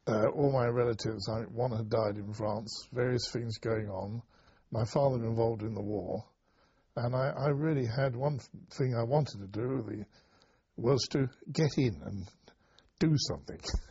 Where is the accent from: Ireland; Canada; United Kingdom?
United Kingdom; London; born there; I was born in Dulwich, London.